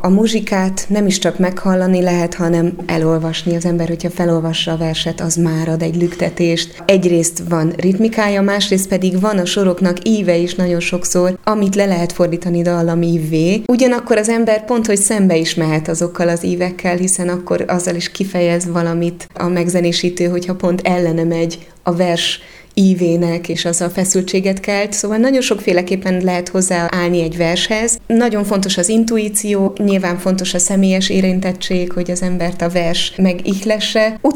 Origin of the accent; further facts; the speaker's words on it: Hungary; esetleg én Közép-Kelet-Európából kezdve jobban érzek, mint a nyugat-európaiak, mi lehet nekem a sajátom magyarként egy nyugat-európai közegben.